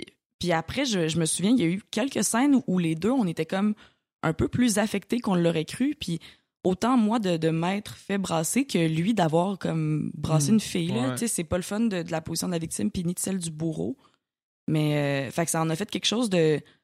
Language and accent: French; Trois-Rivières, Quebec, Canada; now in Montreal, Canada; Puis moi, je viens de Trois-Rivières.